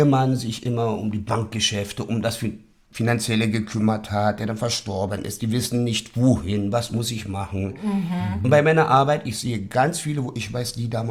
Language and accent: German; Berlin, Germany; ich bin ein gebürtiger West-Berliner. So, und ich werde jetzt 50 dieses Jahr und man ist hier aufgewachsen.